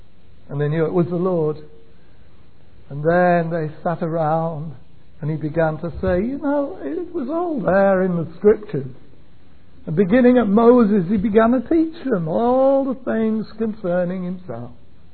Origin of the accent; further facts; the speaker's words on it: England, United Kingdom; Because I come from England, as you know